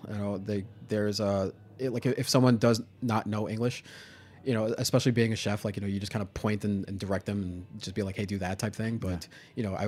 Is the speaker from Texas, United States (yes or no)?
no; Staten Island, New York, United States; So I grew up in Staten Island and very high Italian community out there.